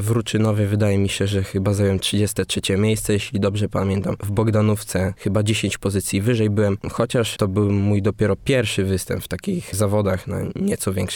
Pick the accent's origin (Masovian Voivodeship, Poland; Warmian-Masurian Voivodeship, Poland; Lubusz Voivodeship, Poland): Warmian-Masurian Voivodeship, Poland; Olsztyn; My tutaj jesteśmy z Olsztyna